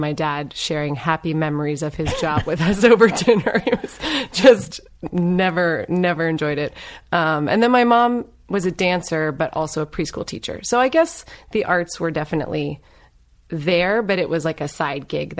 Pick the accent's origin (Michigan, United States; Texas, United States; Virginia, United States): Virginia, United States; Yeah, I grew up in Northern Virginia. So, you know, D.C. suburbs.